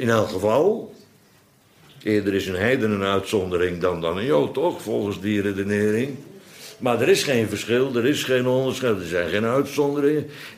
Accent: Netherlands; Maar wij zijn wel Nederlanders.

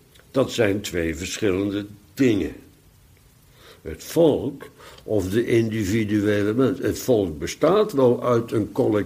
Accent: Netherlands; En toch ben ik een Nederlander. Toch zelfs met blank en met blauwe ogen en ook nog een man.

